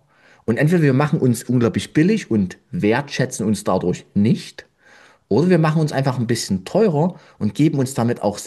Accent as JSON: {"language": "German", "region": "Saxony", "country": "Germany", "said": "ich komme aus Sachsen."}